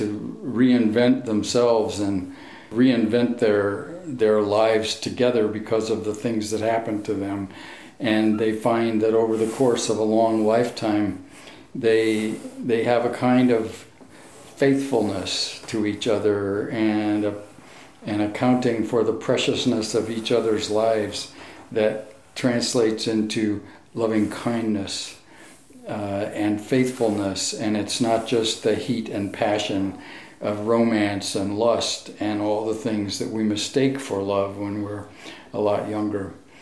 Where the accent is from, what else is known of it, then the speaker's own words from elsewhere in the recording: Valparaiso, Indiana, United States; from Valparaiso, Indiana